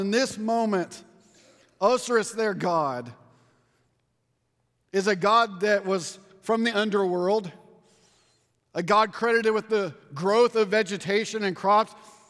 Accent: Texas, United States; We're from West Texas. We're used to dirt.

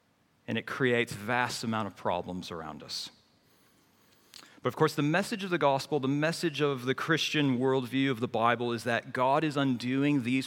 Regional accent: Australia; what are the problems posing Australians today? And as you can tell by my accent, I'm one of you.

